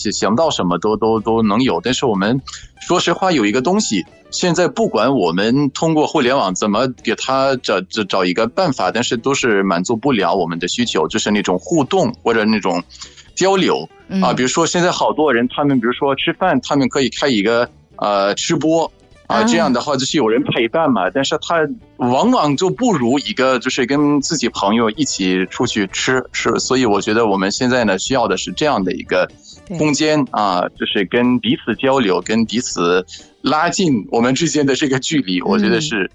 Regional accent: Egypt; Chinese is a second language

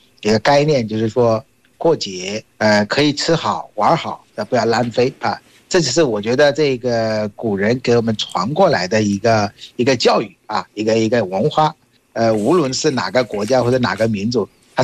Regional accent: Bangladesh; Chinese is a second language; 我是来自于孟加拉国的

